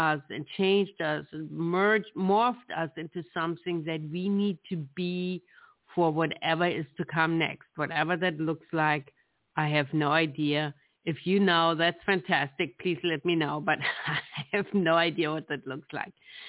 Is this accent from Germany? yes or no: yes; Germany; It reminds me of growing up in Germany, where we celebrated in Christmas the birth of Jesus